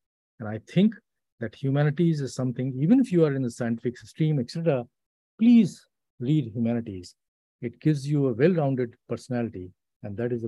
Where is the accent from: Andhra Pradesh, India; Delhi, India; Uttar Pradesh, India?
Uttar Pradesh, India; Lucknow; I was born and raised in Lucknow, and I was very inspired by steam engines.